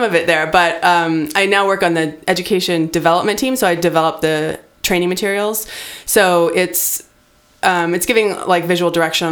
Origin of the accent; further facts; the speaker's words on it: Lancaster, Pennsylvania, United States; originally from Lancaster